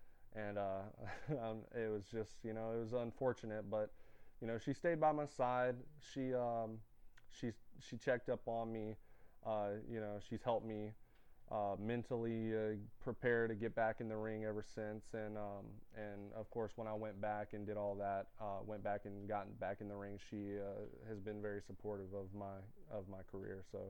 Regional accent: Savannah, Georgia, United States; I waited and drove all the way back to my hometown down in Savannah the next day.

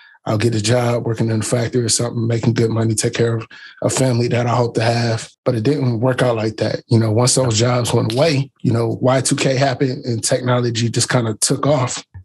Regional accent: Canton, Ohio, United States; But as far as my background, I'm from Canton, Ohio. And Canton is a old steel mill town.

